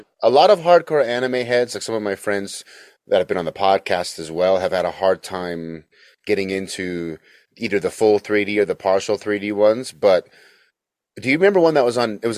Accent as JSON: {"language": "English", "region": "Utah", "country": "United States", "tie": "born or raised there", "said": "speaking of growing up in Utah"}